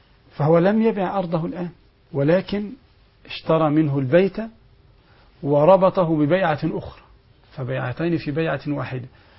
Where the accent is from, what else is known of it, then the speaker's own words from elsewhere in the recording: Egypt; نحن عندنا في مصر